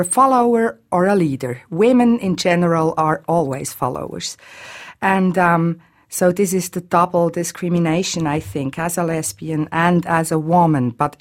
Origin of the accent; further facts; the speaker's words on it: Morocco; now in Switzerland; I know African countries very well myself. I'm half caste from Morocco.